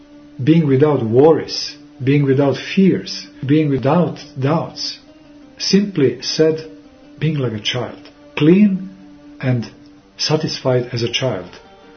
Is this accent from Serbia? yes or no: yes; Serbia; I must admit, I'm Serb. I'm coming from Serbian people, from Serbian country, where Orthodoxy is traditional religion.